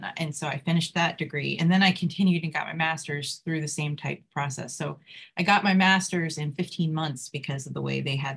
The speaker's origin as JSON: {"language": "English", "town": "Reston", "region": "Virginia", "country": "United States", "tie": "born or raised there", "lives_now": "Sterling, United States", "said": "I grew up in Reston. So I've been a Restonian my whole life. I live in Sterling now, but I'm still a Restonian at heart. My parents' house is still there."}